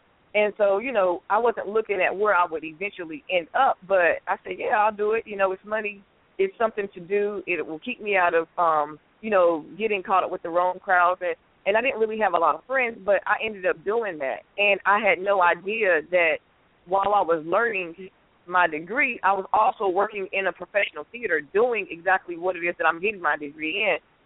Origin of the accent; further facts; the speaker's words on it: North Carolina, United States; I'm from Sampson County, so I'm talking real country.